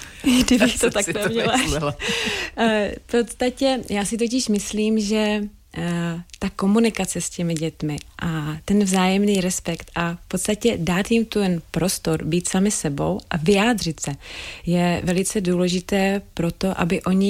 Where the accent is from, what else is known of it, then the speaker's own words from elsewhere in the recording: Přerov, Olomouc Region, Czechia; Já pocházím z malého města, z Přerova, tam mě všichni znali, potkávali mě, pozdravili mě.